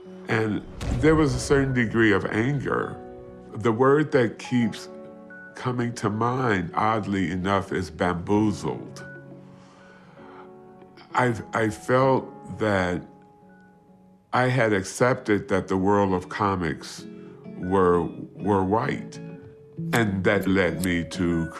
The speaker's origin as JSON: {"language": "English", "town": "Chicago", "region": "Illinois", "country": "United States", "tie": "born or raised there", "said": "I grew up in Chicago, and my hero in popular culture was Muhammad Ali."}